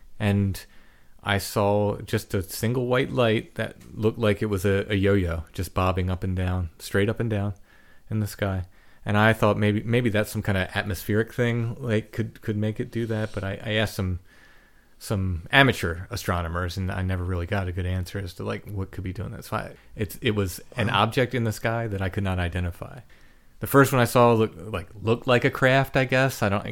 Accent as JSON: {"language": "English", "region": "Maryland", "country": "United States", "tie": "born or raised there", "said": "The farm I grew up on in Maryland, northern Maryland."}